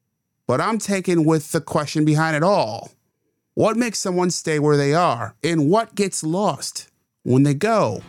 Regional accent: Rochester, New York, United States; I'm from Rochester, New York, and our city's population peaked in 1950.

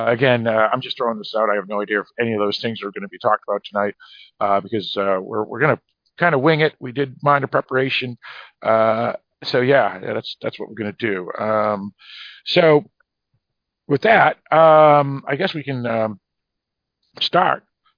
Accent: Boston, Massachusetts, United States; accent: Boston; Yes, yes, because I got my Boston accent.

